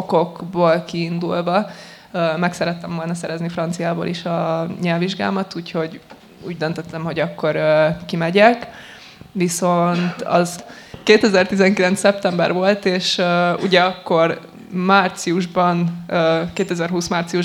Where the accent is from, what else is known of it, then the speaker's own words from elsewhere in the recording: Nyíregyháza, Szabolcs-Szatmár-Bereg, Hungary; also born or lived in Paks; Én Nyíregyházán születtem, és utána laktunk egy kicsit Pakson is, viszont én arra nem emlékszem. Úgyhogy én már csak Nyíregyházára így emlékszem normálisan.